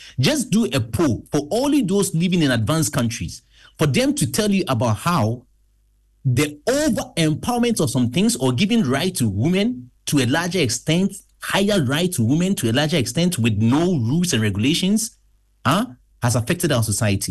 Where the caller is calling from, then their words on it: Canada; I'm talking from Canada, right? I can tell you this is the headquarters of broken homes.